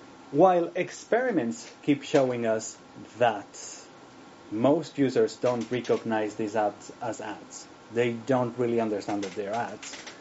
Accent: Barcelona, Catalonia, Spain; English is a second language; moved away as an adult; now in Sweden; As I said, I live in Sweden, but I am originally from Barcelona.

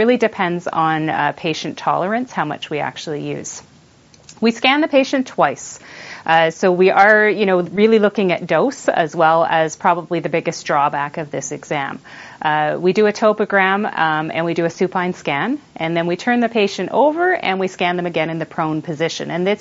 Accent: Halifax, Nova Scotia, Canada; I'm from Halifax, Nova Scotia, Canada.

